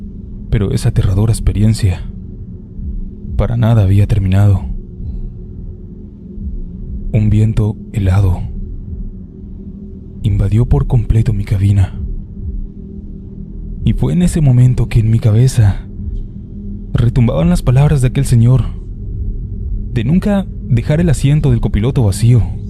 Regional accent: State of Mexico, Mexico; Yo soy del Estado de México, y el viaje era para Villahermosa, Tabasco

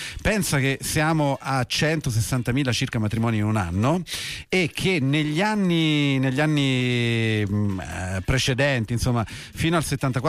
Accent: Southern Italy, Italy; Insomma, essendo un meridionale e durando molto i matrimoni dalle mie parti, sono un po' faticosi.

